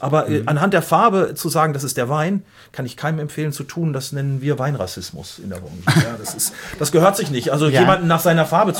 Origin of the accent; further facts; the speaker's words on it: Gütersloh, North Rhine-Westphalia, Germany; Gibt auch welche, die sagen so aus Gütersloh, sag ich mal, aus meiner Heimat